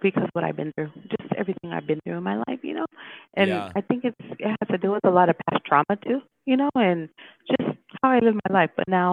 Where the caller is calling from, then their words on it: Stockton, California, United States; Oh, I'm sorry. I'm calling in from Stockton.